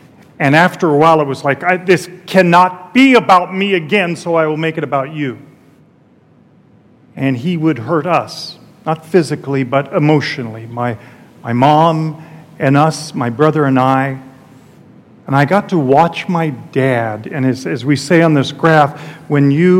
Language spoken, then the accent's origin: English; Phoenix, Arizona, United States; I always wanted a white linen coat, but I'm from Phoenix, and there's no time when it works.